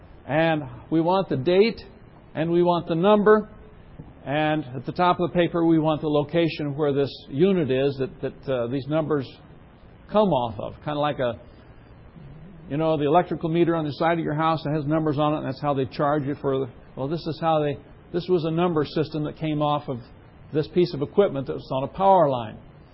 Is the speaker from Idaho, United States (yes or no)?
yes; Idaho, United States; You know, I came from Idaho, growing potatoes.